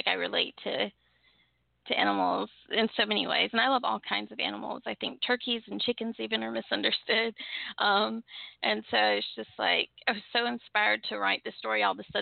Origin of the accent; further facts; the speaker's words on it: Saraland, Alabama, United States; also born or lived in Mobile / New York City / Los Angeles; And I was born in Mobile, Alabama. And I grew up in the smaller town of Saraland, Alabama. Then I went to college in New York City. And then I spent most of my adulthood in Los Angeles.